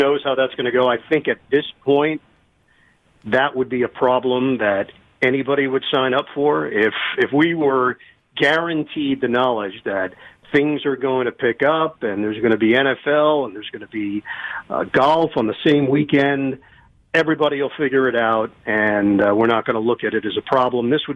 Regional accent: New York, United States; now in New Jersey, United States; I live here in New Jersey. I'm from New York.

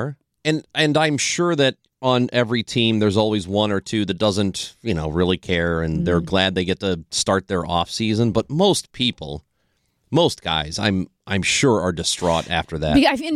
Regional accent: Highland, Illinois, United States; particularly my hometown boy, Sam LaPorta, who's from the Illinois side, if I remember right.

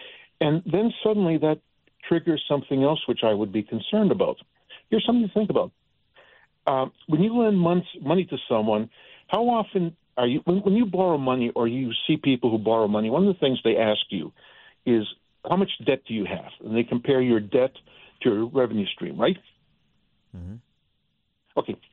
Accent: Canada; born there; As a Canadian-American citizen, when I lived in Canada and I was born in Canada, I was an officer in the Canadian Army

